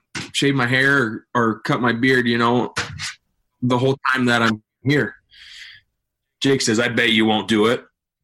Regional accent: Iowa, United States; I'm from right here in Mobile, Iowa.

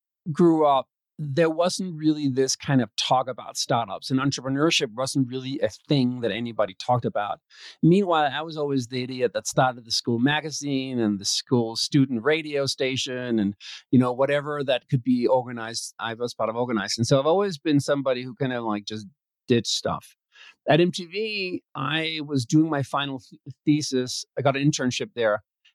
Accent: Copenhagen, Capital Region of Denmark, Denmark; English is a second language; I grew up in Copenhagen, and about the age 8, my parents separated.

